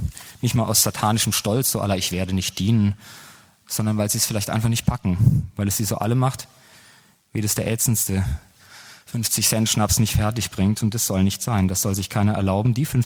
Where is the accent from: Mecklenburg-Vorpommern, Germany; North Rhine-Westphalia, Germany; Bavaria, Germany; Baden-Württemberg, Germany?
Baden-Württemberg, Germany; Freiburg; In Freiburg zum Beispiel, wo ich herkomme, ist der Oberbürgermeister ein Grüner.